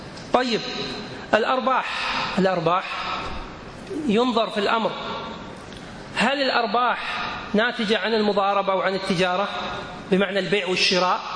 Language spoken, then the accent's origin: Arabic; Kuwait; عندنا في الكويت هنا مثلا بيت الزكاة مشكورا يقوم في كل رمضان بحسبة الشركات